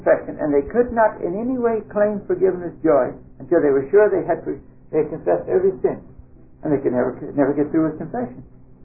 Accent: California, United States; also born or lived in Minnesota; Oh, no, I was born in Minnesota. I grew up in California.

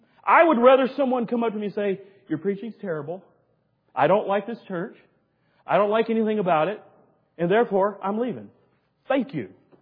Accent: Southern US, United States; Now, I'm a Southerner, born and bred, so Southerners, don't get mad at me when I say this.

